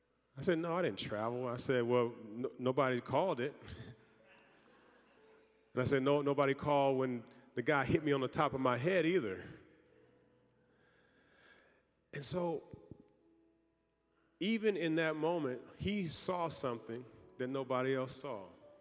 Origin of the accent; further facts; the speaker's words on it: Louisville, Kentucky, United States; growing up in Louisville, Kentucky, following my dad around, playing in Rupp Arena in Kentucky and playing at the University of Tennessee